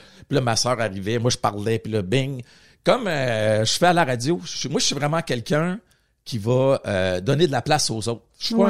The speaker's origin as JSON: {"language": "French", "town": "Portneuf", "region": "Quebec", "country": "Canada", "tie": "born or raised there", "said": "moi, à Portneuf, j'ai grandi à Portneuf, entre Trois-Rivières puis Québec, sur la rive nord. Puis j'ai grandi avec l'eau."}